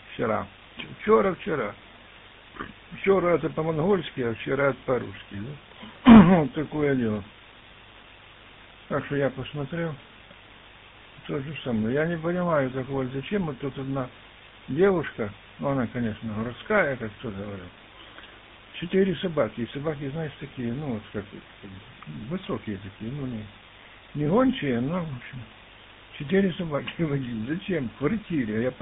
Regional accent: Kyiv Oblast, Ukraine; А я не киевлянин, я из пригорода.

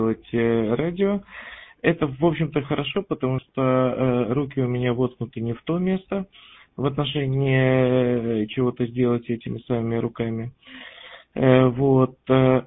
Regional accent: Moldova; Я по национальности немец, родился в СССР, в Молдавии, жил там же.

